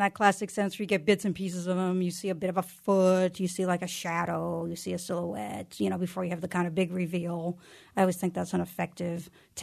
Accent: San Francisco, California, United States; But like, I'm from San Francisco, and I'm like, that's not San Francisco's streets.

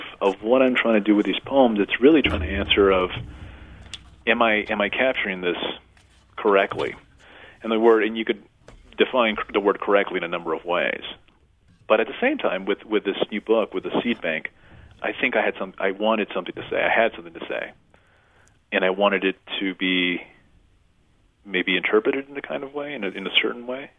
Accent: El Paso, Texas, United States; born or raised there; first language Spanish; English is a second language

